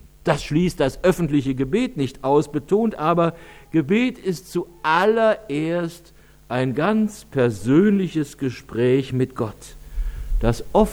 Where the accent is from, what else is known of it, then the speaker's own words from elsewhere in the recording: Cologne, North Rhine-Westphalia, Germany; Ich habe nicht unbedingt nur solche Erinnerungen an meine Heimatstadt. Aber tatsächlich ist es wirklich oft so, dass die 86 Kölner Fädel der Ort sind, an dem sich die Menschen zu Hause fühlen.